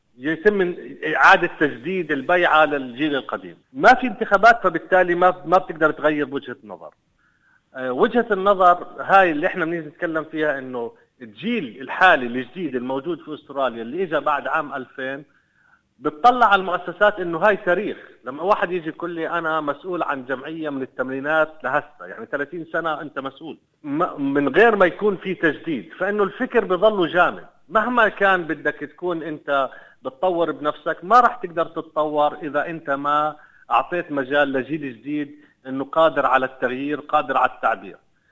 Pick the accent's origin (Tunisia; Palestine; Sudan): Palestine; وهو انا بطلت فلسطيني؟